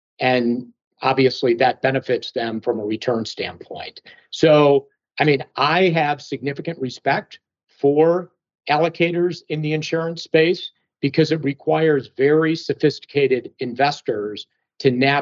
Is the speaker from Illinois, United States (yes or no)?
yes; Chicago, Illinois, United States; So Stuart, I grew up in Chicago. That's unusual because many people will say they grew up in the suburbs, but I grew up in the south side of Chicago in an area called Beverly.